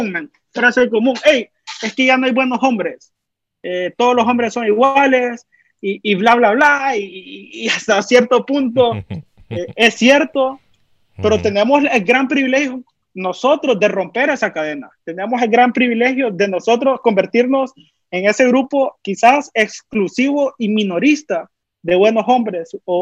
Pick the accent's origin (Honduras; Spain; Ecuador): Honduras; nosotros somos el futuro de Honduras, el presente y el futuro